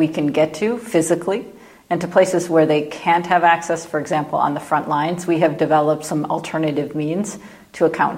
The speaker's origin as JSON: {"language": "English", "region": "Michigan", "country": "United States", "said": "It includes even vehicles from my home state of Michigan."}